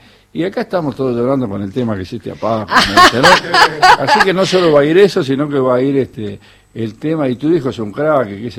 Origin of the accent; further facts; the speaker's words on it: Monte Grande, Buenos Aires Province, Argentina; Le digo, no, nací en Monte Grande.